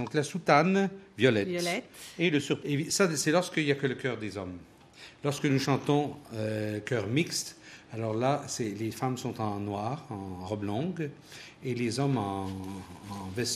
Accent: Canada; moved away as an adult; now in Rome, Italy; J'aurais jamais imaginé, lorsque je suis parti du Canada en 1978, que un jour je serais arrivé à être maître de chapelle

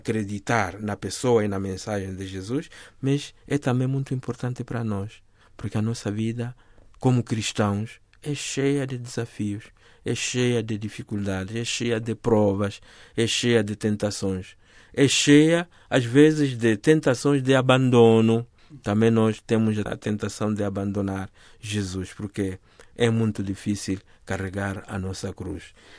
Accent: Mozambique; serve para mim como moçambicano

